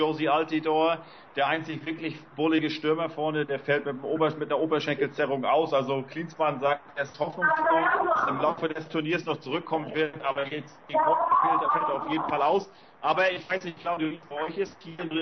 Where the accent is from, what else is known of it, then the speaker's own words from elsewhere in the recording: Germany; fragte mich, wo ich herkomme. Ich sage Deutschland